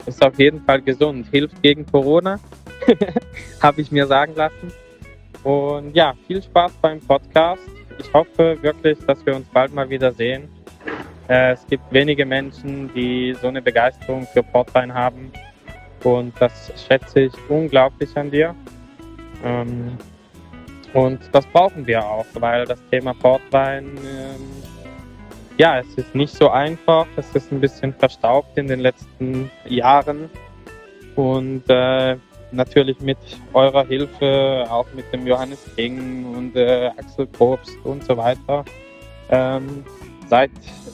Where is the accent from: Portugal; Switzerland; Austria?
Portugal; weil ich habe bei uns in Portugal im Keller habe ich mal ein altes Fass von meinem Uropa gefunden